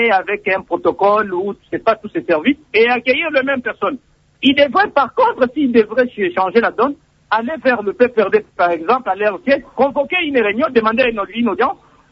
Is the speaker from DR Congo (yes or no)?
yes; Kilengi, DR Congo; Pourquoi ne pas aller chez moi à Kilengi?